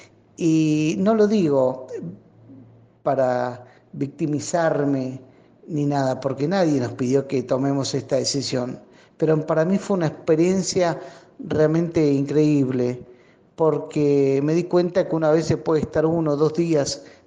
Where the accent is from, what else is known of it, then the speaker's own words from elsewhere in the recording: El Bolsón, Río Negro, Argentina; soy del Bolsón, docente.